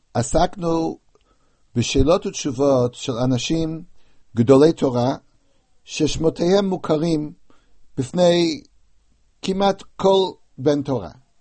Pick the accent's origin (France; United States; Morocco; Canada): United States; מזכירים לי את השנים שגדלתי בארצות הברית, שאלות די מאפיינות לאותה תקופה